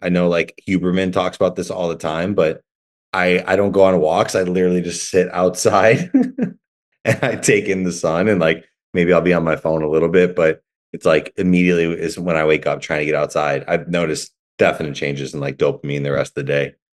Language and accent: English; Chicago, Illinois, United States; I feel like we grew up in Chicago and like spending time there.